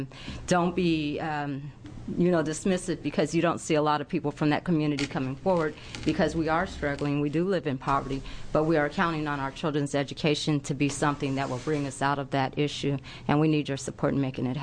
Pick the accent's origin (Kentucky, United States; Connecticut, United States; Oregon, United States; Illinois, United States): Oregon, United States; born there; now in Portland, United States; I'm a resident in North and Northeast Portland, have been since 1970 when I was born in Oregon.